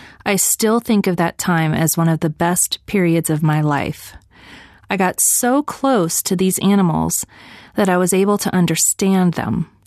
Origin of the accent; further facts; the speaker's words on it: York, Yorkshire and the Humber, United Kingdom; also born or lived in London; I was born in London, and my fascination with animal behavior began in early childhood when we moved to York. We lived in a cozy, thatched cottage in the most picturesque part of the city